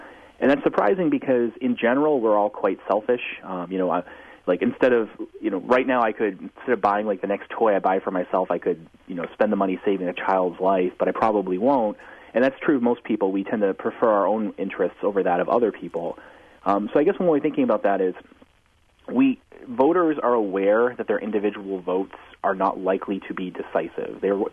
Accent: New England, United States; So, I'm from New England originally

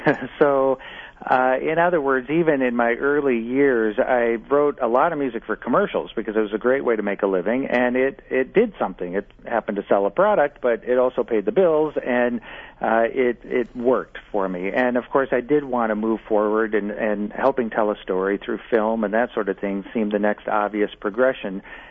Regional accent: Omaha, Nebraska, United States; because I grew up in Omaha and I didn't learn very much about the American Indian culture

